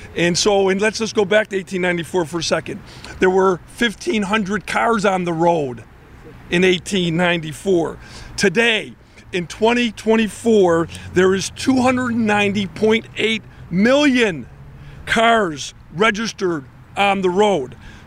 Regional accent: Buffalo, New York, United States; I'm from Buffalo.

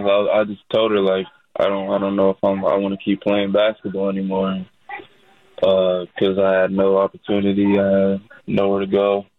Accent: Yakima, Washington, United States; Yeah, growing up in Yakima, there wasn't much hope.

